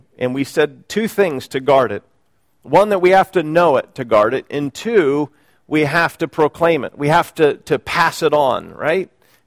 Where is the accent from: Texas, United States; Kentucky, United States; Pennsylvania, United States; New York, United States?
Pennsylvania, United States; Oriel; I grew up in Oriel, Pennsylvania for a few years of my life, a little tiny village outside Jersey Shore, Pennsylvania, outside of Williamsport, Pennsylvania. So it's that small.